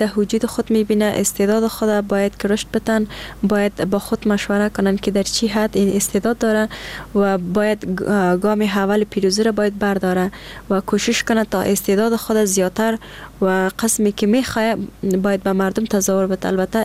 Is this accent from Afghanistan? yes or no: yes; Afghanistan; یگانه مشکلی که ما افغانا داریم امی شرایط است